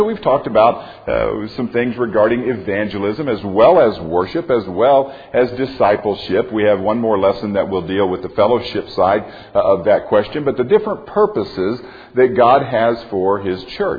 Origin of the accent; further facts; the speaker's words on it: Florida, United States; Growing up in Florida, one of the things that was interesting is, you know, depending on where you grow up, you see things that people in other parts of the world don't necessarily see.